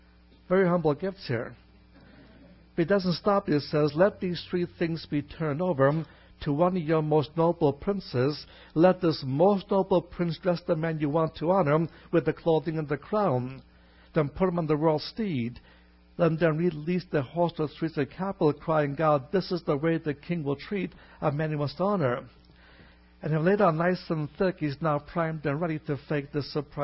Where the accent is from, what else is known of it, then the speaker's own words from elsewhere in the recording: Brooklyn, New York, United States; When I was a boy growing up in Brooklyn, New York, I would sometimes have the same problem and wouldn't be able to sleep.